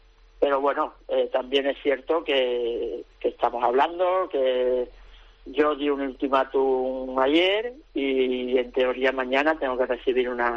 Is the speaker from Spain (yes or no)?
yes; Spain; now in China; en China somos más entrenadores españoles. Aquí en Hunanhot, en Kunming, hay muchos entrenadores españoles aquí en China